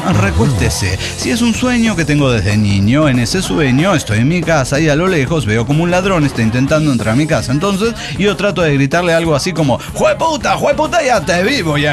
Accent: Venezuela; now in Colombia; me vine a Colombia hace 10 años, pero salí de Venezuela por persecución política

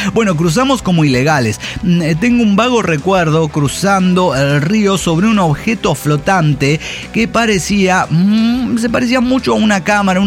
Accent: San Jose, California, United States; born there; also born or lived in Jocotepec, Mexico; para contestar su pregunta, nací en San José, California.

